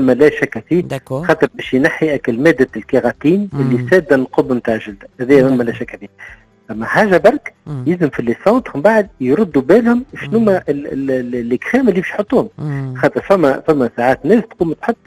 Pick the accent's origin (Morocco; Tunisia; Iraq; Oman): Tunisia; واخيرا عندنا في تونس الحمد لله معناها دواء جديد هو مرهم